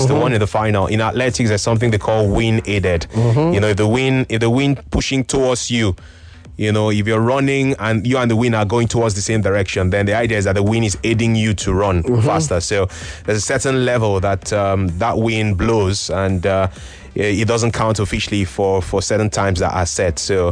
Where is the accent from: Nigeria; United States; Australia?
Nigeria; Ikorodu, Lagos; from Maya Ikorodu.